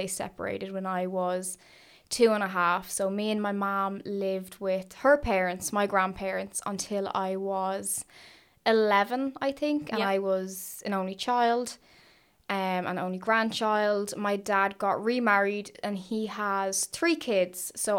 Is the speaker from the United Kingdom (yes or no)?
no; St. Margaret's, Leinster, Ireland; I'm out in the Donabate area at the moment by the beach, and I grew up in St. Margaret's. It's this little area that usually nobody knows of. It's the back of the airport, and it's in between a lot of areas.